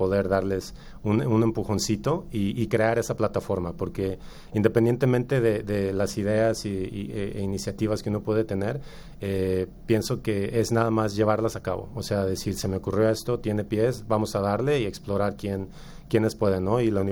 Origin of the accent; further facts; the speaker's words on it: Guadalajara, Jalisco, Mexico; sino también a nosotros como tapatíos y mexicanos